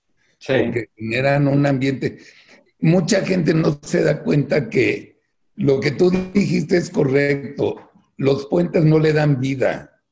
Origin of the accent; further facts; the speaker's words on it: Mexico City, Mexico; Mira, yo aquí te hablo como chilango, que es muy diferente a Monterrey.